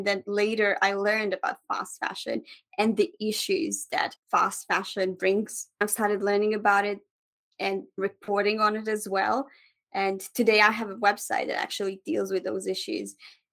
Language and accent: English; Bosnia & Herzegovina; now in Australia; So because I came from Bosnia